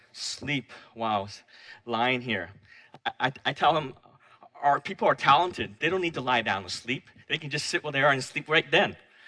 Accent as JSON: {"language": "English", "town": "Vancouver", "region": "British Columbia", "country": "Canada", "tie": "born or raised there", "moved": "as an adult", "lives_now": "Winnipeg, Canada", "said": "It wasn't until I moved away to Winnipeg from Vancouver to study architecture that someone first took the opportunity to invite me to go to church with them."}